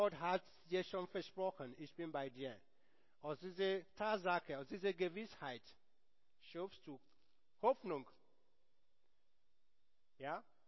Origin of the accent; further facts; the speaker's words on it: Nigeria; now in Germany; wie ihr wisst, ich komme aus Nigeria.